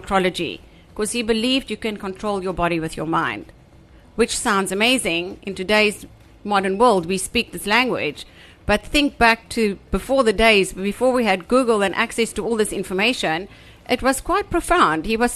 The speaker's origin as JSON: {"language": "English", "region": "Free State", "country": "South Africa", "tie": "born or raised there", "said": "I grew up dancing in the Free State"}